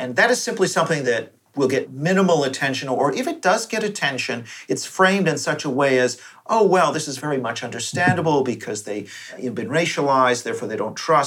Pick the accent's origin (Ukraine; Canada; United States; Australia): Canada; When I grew up in Canada in the 80s and 90s